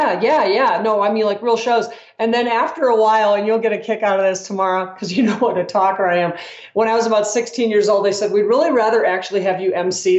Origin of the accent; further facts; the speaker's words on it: Wisconsin, United States; It's a really weird, dorky thing, but I'm from Wisconsin. And one of the things that's really big in Wisconsin in the summers is water skiing shows.